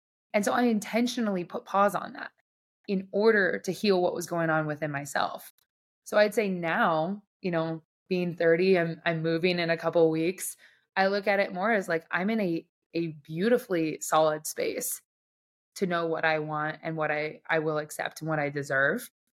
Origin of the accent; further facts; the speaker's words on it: Nebraska, United States; I joke that I grew up in Nebraska.